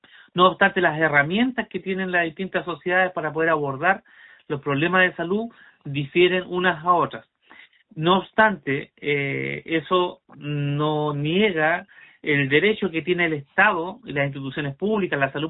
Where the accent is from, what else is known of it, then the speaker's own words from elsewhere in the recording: Coyhaique, Aysén, Chile; born there; moved away as an adult; also born or lived in Araucanía; Y esos ancestros míos huilliche luego migraron a Coyhaique, a la región de Aysén. Y ahí nací yo. Yo vine a la región de la Araucanía el año 97 a estudiar a la UFRO y me quedé aquí.